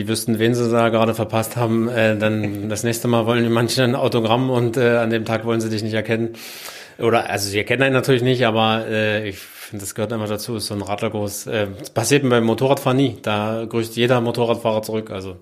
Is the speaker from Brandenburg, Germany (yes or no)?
yes; Cottbus, Brandenburg, Germany; also born or lived in Berlin; hier bin ich groß geworden. Ja, ich meine, ich komme aus der Weltstadt Berlin, aber meine Heimat ist Cottbus geworden. Und ich bin sogar vor 24 Jahren schon im Sommer 2000 mit 13 Jahren hierher gegangen aufs Internat.